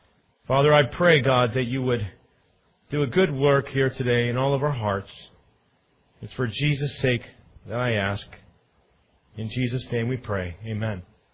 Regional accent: Maine, United States; And when I moved here from Maine, you know, we have some really good lobster up in Maine.

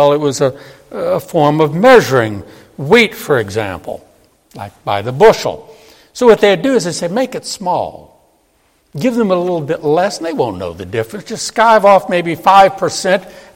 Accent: New Orleans, Louisiana, United States; I grew up in New Orleans. They had something down there, I don't know about up here, but it was called Blue Laws.

